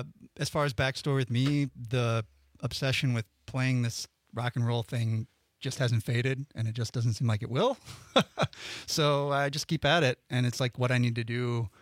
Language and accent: English; Madison, Wisconsin, United States; Well, I'm from Madison and grew up playing around here, playing the Loft and its many incarcerations.